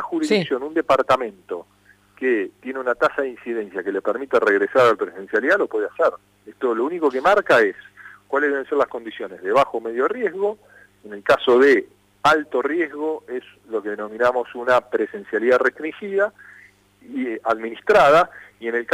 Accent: Argentina

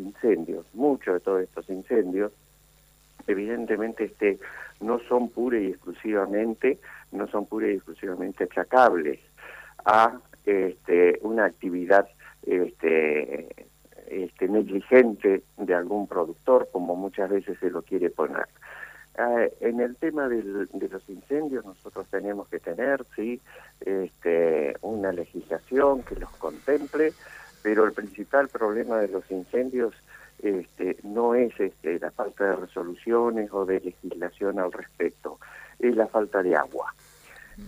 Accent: Rauch, Buenos Aires Province, Argentina; Yo soy de bonaerense, estoy acá en el centro de la provincia de Buenos Aires, lo que sería lo que llamamos la cuenca del Salado y la ciudad de Rauch.

